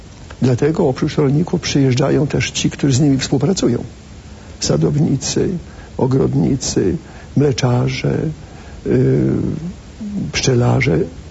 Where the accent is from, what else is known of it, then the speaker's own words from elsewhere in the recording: Pomeranian Voivodeship, Poland; also born or lived in Kuyavia; Ja pochodzę ze wsi. Cała rodzina ze strony taty i mamy to rolnicy. Z Kujaw, potem na Żuławę rodzice się przeprowadzili.